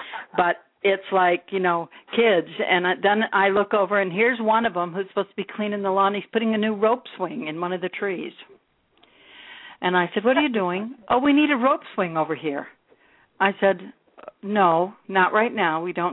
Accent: Endicott, New York, United States; born there; All my kids were born in Ithaca, New York. I was born in Endicott, New York. All my brothers and sisters were born in upstate New York

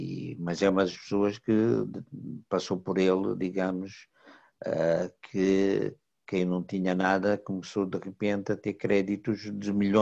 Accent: Angola; E aqui o que nos interessa enquanto angolanos

